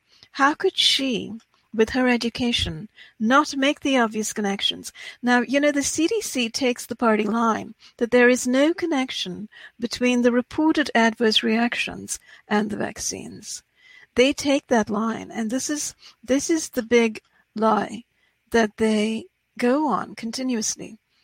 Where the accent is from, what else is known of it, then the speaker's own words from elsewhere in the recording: India; Dr. Soumya is from India, as I'm from India too.